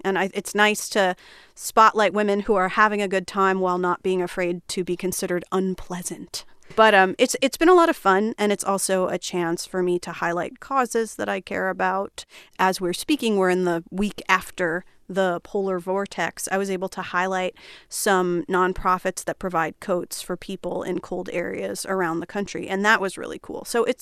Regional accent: Flemington, New Jersey, United States; I grew up in a small town in New Jersey called Flemington. And Flemington is the county seat of Hunterdon County.

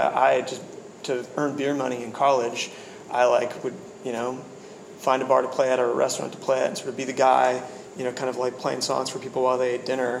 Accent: Washington, United States; So I grew up in Washington, and so you know, as I was growing up, began to appreciate Microsoft's influence

